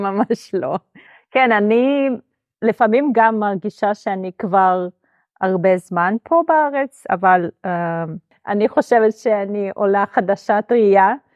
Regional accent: Moscow, Russia; Hebrew is a second language; now in Herzliya, Israel; במקור אני מרוסיה, ממוסקבה, עליתי לארץ בשנת 2022 ביוני, ועכשיו אני גרה בהרצליה, זה עיר יחסית קטנה ליד תל אביב, ליד גם חוף ים.

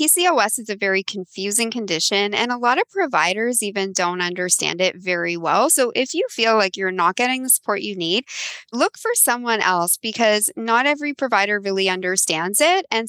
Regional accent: Toronto, Ontario, Canada; I grew up in Toronto and it's just such a multicultural city with so many different options.

